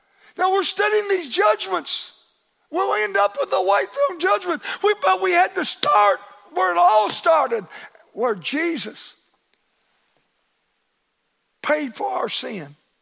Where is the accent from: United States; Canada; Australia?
United States; Wolf Pen; You ever heard of Wolf Pen? Well, I was raised around Wolf Pen.